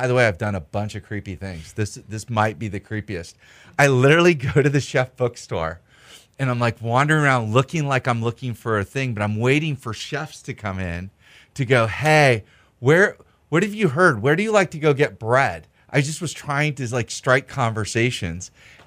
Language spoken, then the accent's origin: English; California, United States; We're both from Northern California, and there's some pretty good bread.